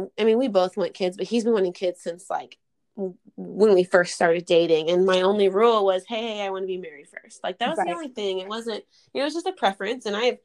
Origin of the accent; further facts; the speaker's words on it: Boerne, Texas, United States; We grew up in Bernie, so Fredericksburg is like right around the corner